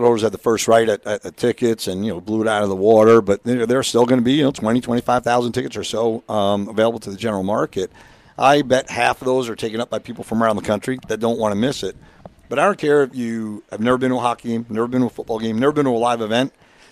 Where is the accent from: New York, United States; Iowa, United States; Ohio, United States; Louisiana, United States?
New York, United States; Long Island; Pretty dumb kid growing up on Long Island following the Rangers, not the Islanders.